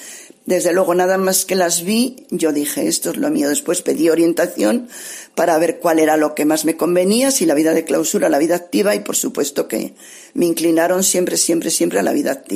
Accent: Palencia, Castile and León, Spain; había carmelitas descalzas en Palencia, soy de Palencia, el espíritu del Carmelo ya anidaba en mí desde jovencita

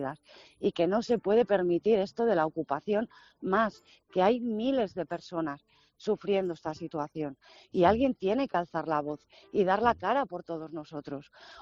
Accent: Spain; una ciudadana española, porque soy española

